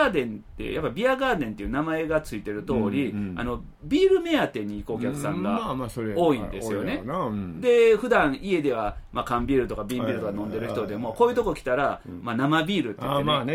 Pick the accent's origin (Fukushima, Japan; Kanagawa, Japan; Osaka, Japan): Osaka, Japan; 僕もこの北摂で生まれ育ってですね